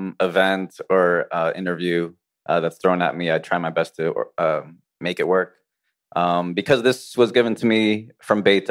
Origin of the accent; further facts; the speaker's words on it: New Jersey, United States; We're in New York. I'm from Jersey. We're not a swing state.